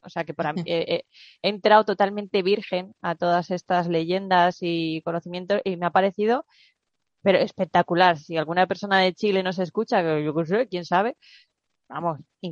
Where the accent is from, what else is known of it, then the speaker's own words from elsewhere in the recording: Spain; nosotros, como españoles que somos